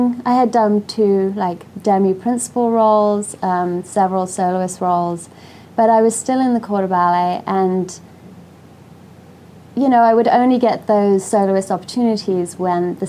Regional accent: Great Barford, East of England, United Kingdom; But yeah, I'm English. I grew up in a small village called Great Barford and went

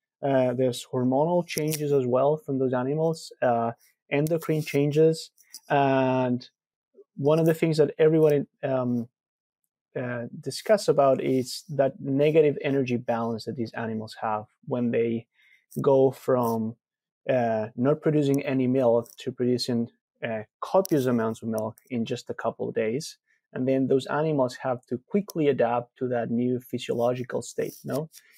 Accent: Argentina; moved away as an adult; now in United States; I'm originally from Argentina, as we were discussing before starting recording. And I studied there. I did my undergrad there. And then I moved to the U.S.

